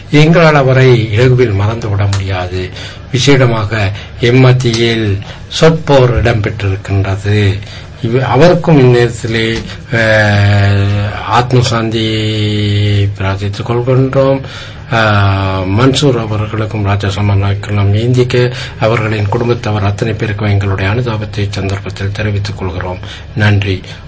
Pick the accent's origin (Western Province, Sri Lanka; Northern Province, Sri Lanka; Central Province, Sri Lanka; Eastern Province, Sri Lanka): Western Province, Sri Lanka; Bandaragama; நான் பண்டாரகம ஊரில் சேர்ந்தவன்